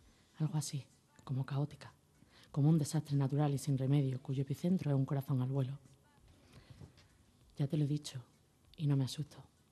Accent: Granada, Andalusia, Spain; Yo de Granada.

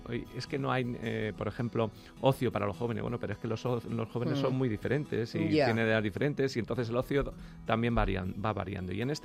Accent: Villaviciosa de Odón, Community of Madrid, Spain; Yo soy de Madrid, nacido en Madrid. Los primeros años estuve viviendo en Villaviciosa de Odón, y por motivo de cambio de trabajo de mi padre, que la empresa en la que él dirigía pues se fue a Tres Cantos

